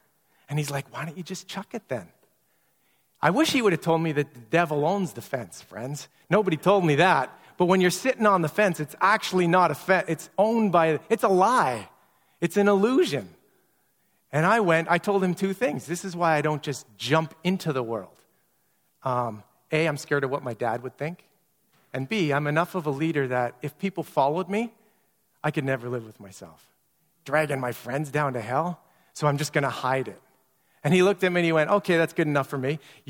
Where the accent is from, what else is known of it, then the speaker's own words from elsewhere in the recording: Niverville, Manitoba, Canada; I grew up in Niverville, Manitoba. Farming community, rural, small.